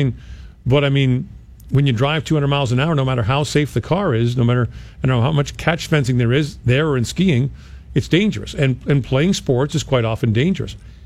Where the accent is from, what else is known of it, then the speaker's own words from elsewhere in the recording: Canada; I love hockey, I'm Canadian, I'm old school